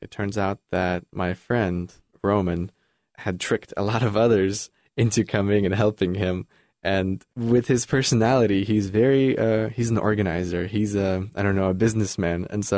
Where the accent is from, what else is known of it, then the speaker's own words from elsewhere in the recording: Brest, Brest Region, Belarus; By the way, I'm from Brest, Belarus, and it's a city of over 300,000 people on the border of Poland in the west and Ukraine in the south.